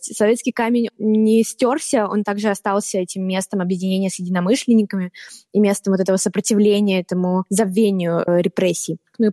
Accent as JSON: {"language": "Russian", "region": "Siberia", "country": "Russia", "said": "я не из Москвы. Я жила в очень маленьком городе в Сибири и поступила в 2015 году в университет."}